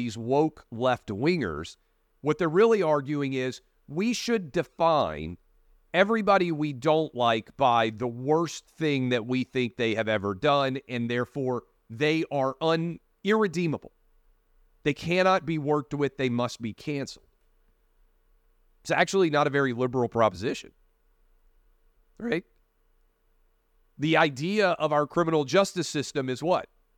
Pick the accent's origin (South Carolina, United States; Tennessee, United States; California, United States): Tennessee, United States; an intern in Congressman Bob Clement's office, the 5th Congressional District of Tennessee, my hometown congressman's office.